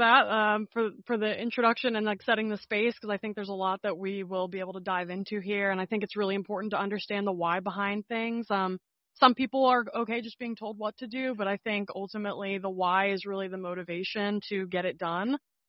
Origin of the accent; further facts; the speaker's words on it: New Jersey, United States; born there; I was born in New Jersey. I'm still in New Jersey. I'm in the Princeton area now.